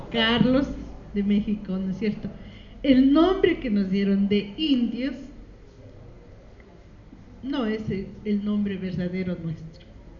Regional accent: Ecuador; Yo soy del Ecuador y a veces en el mapa casi no aparece sino solo la línea equinoccial y no el país. Está en Sudamérica, ¿no?

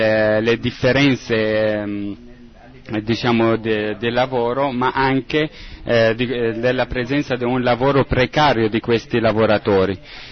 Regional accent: Jaffa, Tel Aviv District, Israel; vengo da Yafa

